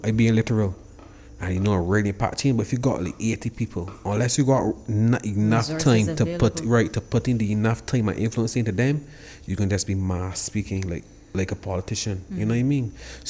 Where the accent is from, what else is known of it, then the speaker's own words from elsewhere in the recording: Barbados; which you will see with me growing up in Barbados all the time.